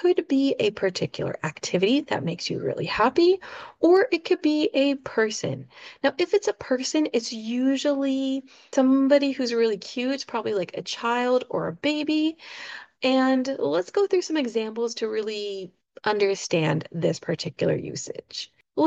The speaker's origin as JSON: {"language": "English", "region": "California", "country": "United States", "said": "Of course, I'm from the United States. I'm from Southern California, and that is my particular context for this word."}